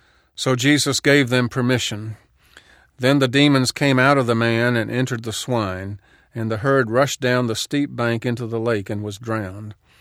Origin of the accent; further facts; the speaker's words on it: Marietta, Georgia, United States; It's one of the three places on earth, along with my hometown Marietta and Emory University, that I count as home in one way or another.